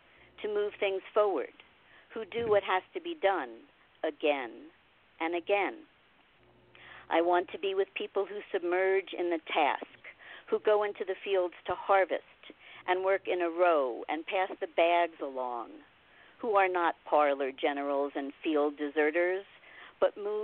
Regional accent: New York, United States; So, and I grew up in New York, if you can't tell.

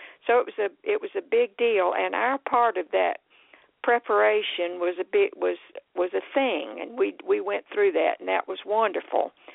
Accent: the South, United States; I was raised in the South, so having people over was a really big deal.

